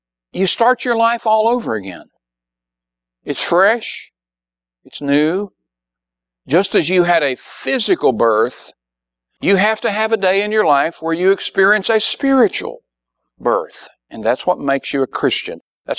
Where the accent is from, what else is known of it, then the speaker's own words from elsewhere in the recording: United States; born there; And I was born in America.